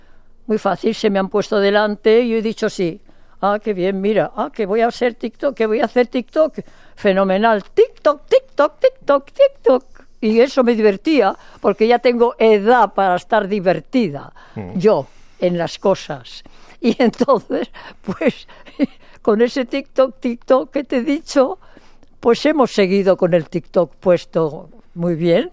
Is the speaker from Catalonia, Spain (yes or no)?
yes; Barcelona, Catalonia, Spain; born there; also born or lived in Madrid